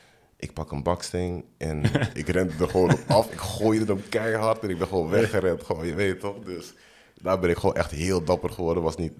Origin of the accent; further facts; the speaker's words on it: Amsterdam, North Holland, Netherlands; Ik ben geboren in de Bijlmer, Ganzenhoef. Ik heb daar vanaf 0 tot en met 7 jaar gewoond.